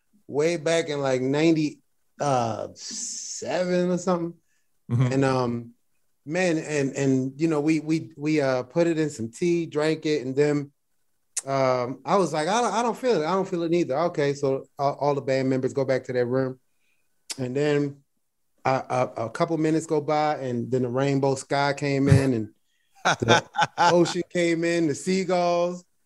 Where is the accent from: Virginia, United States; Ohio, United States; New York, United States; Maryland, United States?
Maryland, United States; Baltimore; Because, you know, Jada's from Baltimore, and that's my hometown.